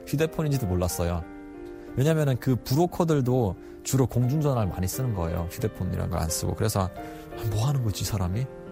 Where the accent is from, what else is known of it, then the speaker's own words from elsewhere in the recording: Chongjin, North Hamgyong, North Korea; now in South Korea; 저는 청진이라는 곳이 고향이고요. 또 이제 함경북도 청진이 고향인데 제가 어렸을 때 가장 기억에 나는 거는 저희 집이 바닷가 근처에 있었거든요.